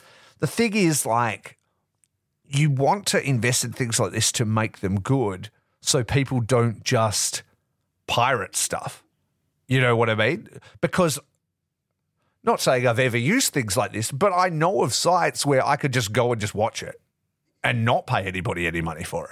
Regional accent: Australia; you are inviting in an Australian man to give you his Australian dollars

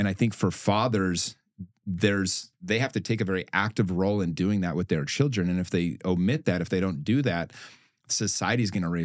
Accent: Utah, United States; I've been able to take a lot of the principles that I learned growing up in Utah in a very predominantly church-based environment.

